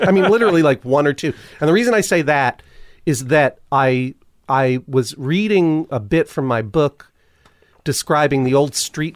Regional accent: New England, United States; I'm from New England and I'm an emotionally stunted human.

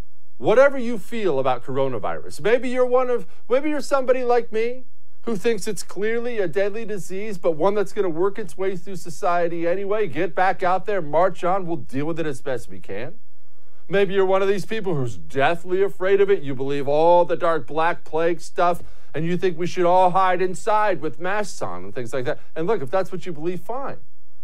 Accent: United States; And then I thought, oh, of course, I'm an American.

